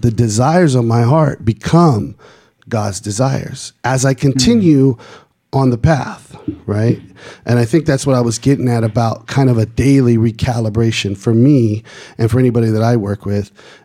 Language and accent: English; West Coast, United States; I grew up on the West Coast. I spent a lot of time in the desert.